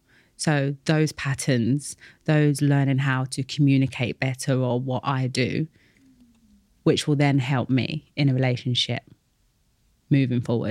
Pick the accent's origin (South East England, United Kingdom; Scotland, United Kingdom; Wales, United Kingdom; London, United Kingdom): London, United Kingdom; that grew up in East London.